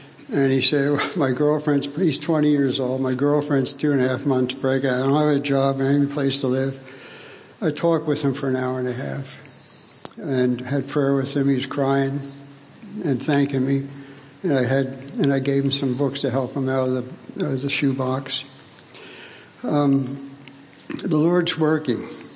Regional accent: Washington, United States; I'm from Northeast Washington, just visiting friends.

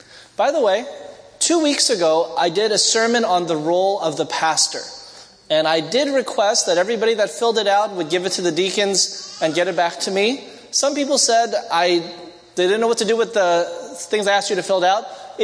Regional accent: Canada; Okay, sorry, I'm Canadian.

